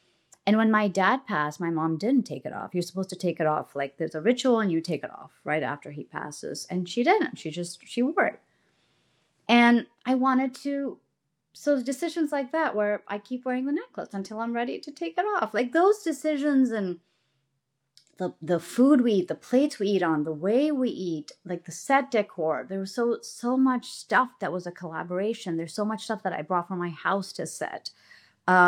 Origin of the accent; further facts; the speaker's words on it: India; accent: Indian; Yeah, which is my accent. So this is not my... This is just one of my natural accents, but that is also my accent.